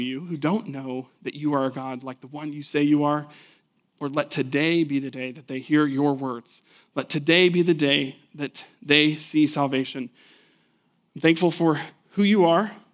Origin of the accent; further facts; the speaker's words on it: Albuquerque, New Mexico, United States; I grew up, going back to another childhood memory, I grew up in Albuquerque.